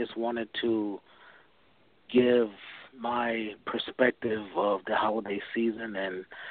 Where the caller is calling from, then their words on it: Chicago, Illinois, United States; I'm calling from Chicagoland.